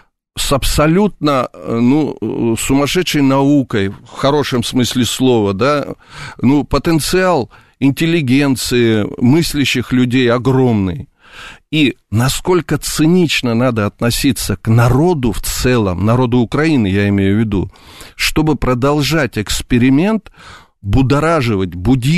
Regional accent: Georgia; Еще раз, я как грузин, и как политик грузинский, я не приемлю раздрай моей страны.

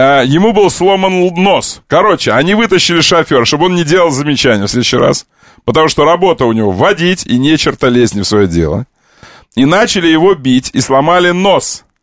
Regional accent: Crimea, Ukraine; Я крымчанин.

